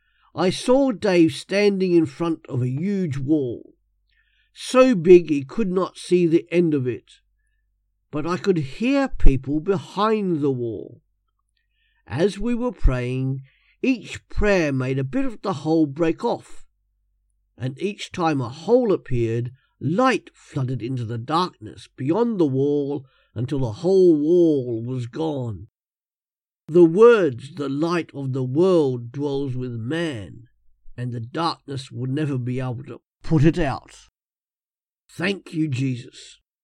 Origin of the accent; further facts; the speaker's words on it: Australia; because as an Australian, we don't have accents. It's the rest of the world that does.